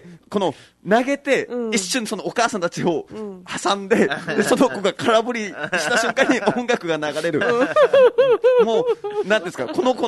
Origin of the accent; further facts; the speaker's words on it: Kagoshima, Japan; 僕は地元鹿児島なんで、